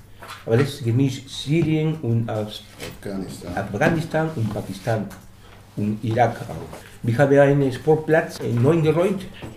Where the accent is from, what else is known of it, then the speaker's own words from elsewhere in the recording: Peru; German is a second language; ich komme aus Peru.